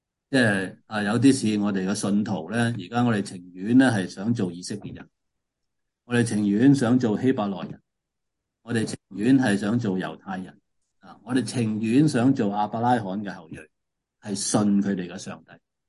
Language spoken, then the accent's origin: Cantonese; China; 但我哋中国人系放弃咗呢样